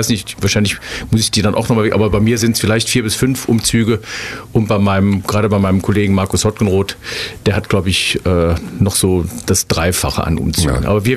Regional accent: Krefeld, North Rhine-Westphalia, Germany; born there; Uerdingen ist so ein kleines Rheinstädtchen, gehört seit 1929 zu Krefeld. Also deswegen, ich bin in Krefeld geboren, aber da ich im Stadtteil Uerdingen geboren worden bin, sage ich auch immer gerne, dass ich Uerdinger bin.

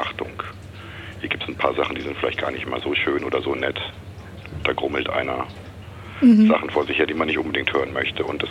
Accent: Cologne, North Rhine-Westphalia, Germany; ich könnte jetzt die plakative Antwort bringen, ich bin Kölner.

